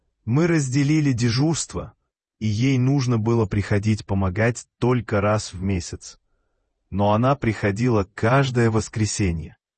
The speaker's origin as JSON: {"language": "Russian", "country": "Belarus", "tie": "born or raised there", "said": "Я родом из Беларуси, и в детстве часто видел по телевизору рекламу сока"}